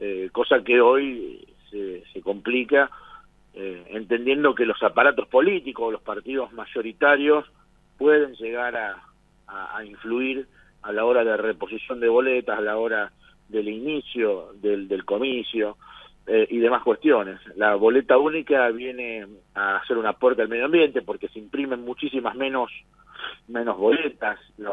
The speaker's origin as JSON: {"language": "Spanish", "town": "Rosario", "region": "Santa Fe", "country": "Argentina", "said": "Nosotros como rosarinos tenemos que estar orgullosos de eso."}